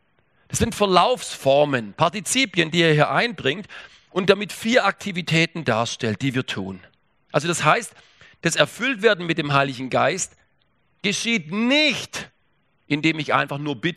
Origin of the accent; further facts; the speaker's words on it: Baden-Württemberg, Germany; So, ich bin Schwabe